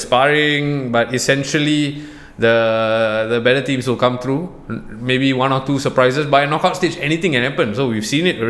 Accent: Singapore; I am Singaporean.

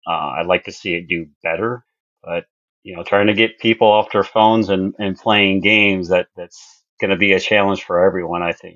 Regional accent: Chicago, Illinois, United States; saw that I was from Chicago area

